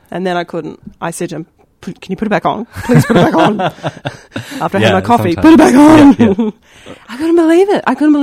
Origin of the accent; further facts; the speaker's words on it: New Zealand; I'm from New Zealand, so they call them flats.